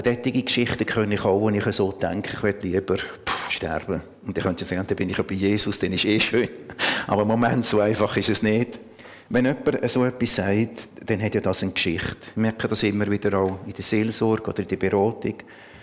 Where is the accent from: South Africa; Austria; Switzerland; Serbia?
Switzerland; Lucerne; accent: Sorentaler dialect; Von meinem Dialekt her, ich habe einen Sorentaler Dialekt. Also komme ursprünglich aus dem Kanton Luzern, bin katholisch aufgewachsen.